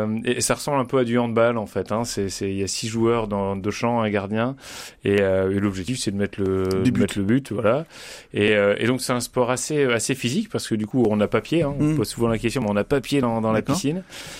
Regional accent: Hauts-de-France, France; j'ai 46 ans, je suis originaire du Nord

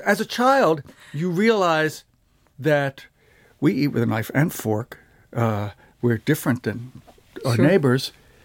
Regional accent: Scotland, United Kingdom; accent: Scottish; now in United States; Yes. Oh, yeah. I had an accent as well, but lost it when

